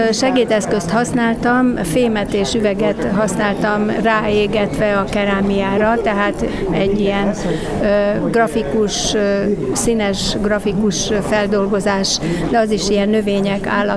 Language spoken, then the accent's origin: Hungarian; Debrecen, Hajdú-Bihar, Hungary; born there; mint debreceni születésű, itt van rokonságom is, és mint szülővárosom mindenképpen kötődöm hozzá